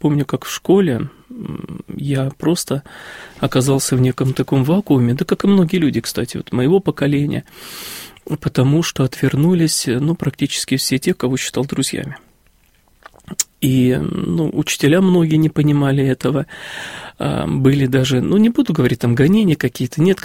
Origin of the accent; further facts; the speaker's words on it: Kursk Oblast, Russia; Я из Курской области родом.